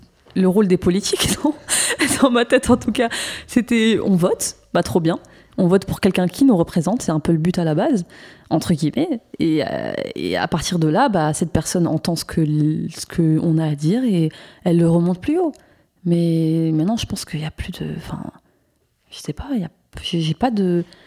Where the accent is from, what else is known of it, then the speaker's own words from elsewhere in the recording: Morocco; moi je parle du coup du Maroc par exemple, j'ai pas du tout la même culture que mes copines, par contre on est toutes, enfin alors qu'on est toutes les deux marocaines